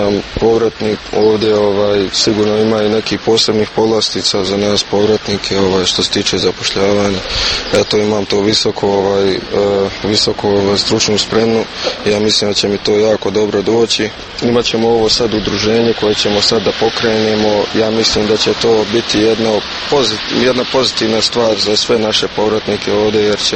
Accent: Bosnia & Herzegovina; Zato što je ovo moj rodni kraj i ovdje imam prijatelje, imam familiju, nekako po mome ovo je najljepše mjesto u čitavoj Bosni i Hercegovini.

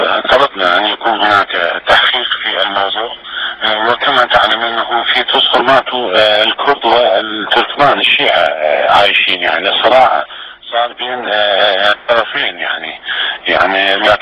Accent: Iraq; ومفشعة على قلوبنا كعراقيين

